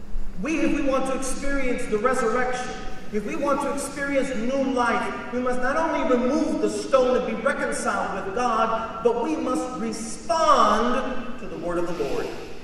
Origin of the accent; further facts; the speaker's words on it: Brooklyn, New York, United States; I'm from Brooklyn, by the way, so I have the authority to do this.